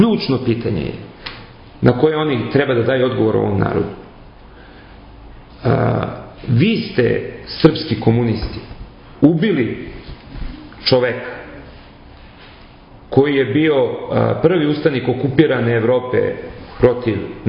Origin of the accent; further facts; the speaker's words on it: Kraljevo, Šumadija and Western Serbia, Serbia; Ja sam rodom iz Kraljeva